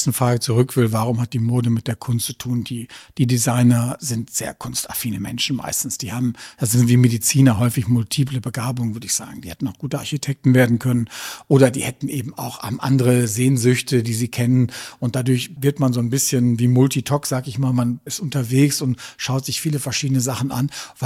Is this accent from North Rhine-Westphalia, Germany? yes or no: yes; Münster, North Rhine-Westphalia, Germany; ich komme ja aus Münster